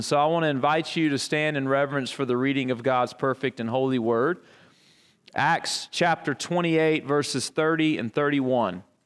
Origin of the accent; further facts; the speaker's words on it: Alabama, United States; even though I'm from Alabama, because I'm from the southeast corner of Alabama.